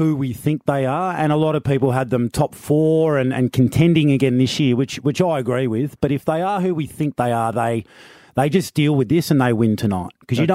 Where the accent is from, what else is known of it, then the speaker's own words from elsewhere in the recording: Tasmania, Australia; also born or lived in Queensland; But Tassie boy and, proud of the German heritage.